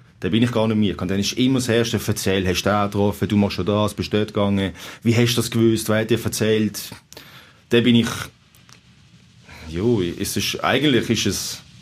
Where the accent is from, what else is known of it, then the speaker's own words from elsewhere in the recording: Switzerland; Für mich als Schweizer